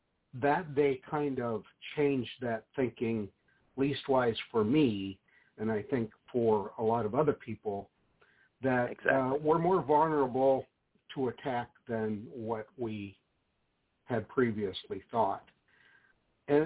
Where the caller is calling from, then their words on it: Fredericksburg, Virginia, United States; I'm in Fredericksburg, Virginia.